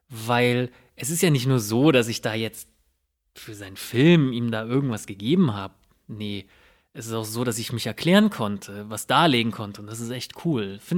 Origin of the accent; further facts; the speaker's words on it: Berlin, Germany; Ich war selten auf diesen Hip-Hop-Jams als Berliner, wo echt randaliert wurde.